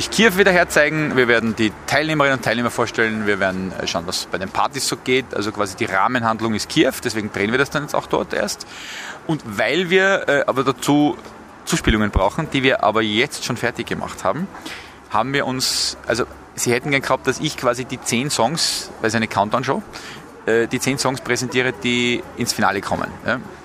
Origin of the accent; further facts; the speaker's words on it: Tyrol, Austria; als Tiroler